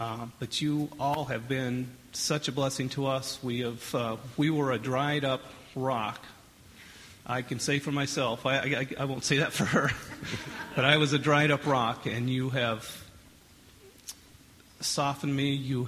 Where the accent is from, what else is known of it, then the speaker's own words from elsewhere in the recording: Iowa, United States; I'm from Southwest Iowa, grew up in a Nazarene church.